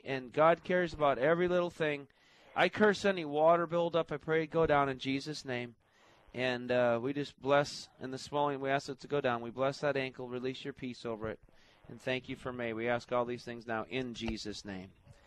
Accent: Chicago, Illinois, United States; I'm from Chicago originally, so I know where that is.

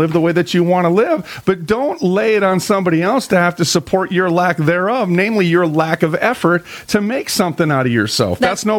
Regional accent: Minneapolis, Minnesota, United States; I was raised in North Minneapolis.

